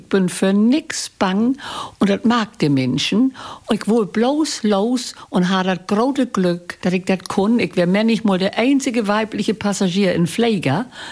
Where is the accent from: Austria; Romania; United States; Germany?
Germany; Wohlde, Schleswig-Holstein; Das Lüttdörp, das hat mir doch prägt. Ich bin dort auf dem Bauernhof groß geworden, mit allen möglichen Tieren und zur Schule gehen dort.